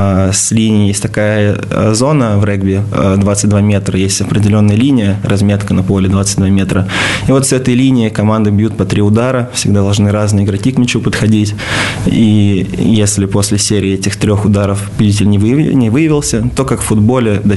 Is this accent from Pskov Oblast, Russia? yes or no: no; Kazan, Tatarstan, Russia; Я сам из Казани